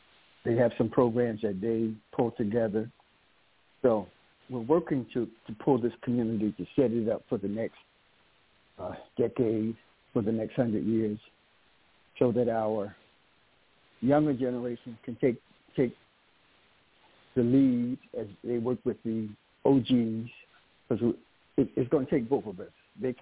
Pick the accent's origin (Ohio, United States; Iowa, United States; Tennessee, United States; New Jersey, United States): New Jersey, United States; My name is … I'm from New Jersey.